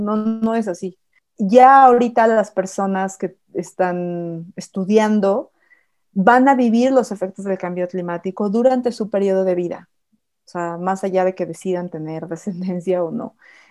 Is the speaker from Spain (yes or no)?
no; Mexico City, Mexico; also born or lived in Tuxtla Gutiérrez / Cancún; yo nací en la Ciudad de México, crecí aquí, aunque mi papá es arquitecto, entonces nos tuvimos que mudar a varias ciudades para seguirlo, ¿no? O sea, porque tenía obras en otros lugares, entonces yo viví en Tuxtla Gutiérrez, Chiapas